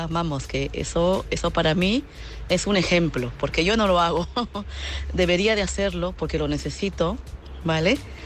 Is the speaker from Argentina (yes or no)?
no; Madrid, Community of Madrid, Spain; Buenas noches … de Madrid.